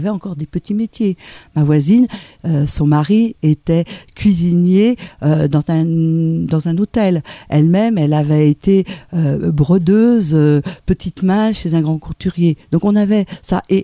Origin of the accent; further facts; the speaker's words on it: Vaucresson, Île-de-France, France; j'ai grandi à Vaucresson, qui est juste la première sortie sur l'autoroute de l'Ouest, à côté de Versailles. J'ai grandi dans un milieu bourgeois, il faut être clair, mon père était directeur de société.